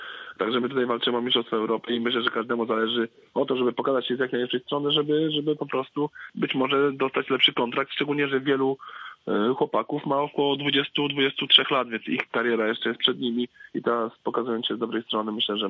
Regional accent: Pomeranian Voivodeship, Poland; jestem z Trójmiasta

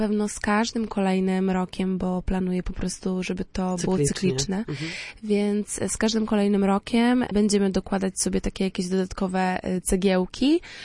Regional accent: Słupsk, Pomeranian Voivodeship, Poland; że pomimo, że jesteśmy ze Słupska, gdzieś tam mniejszej miejscowości, to można spełniać swoje marzenia

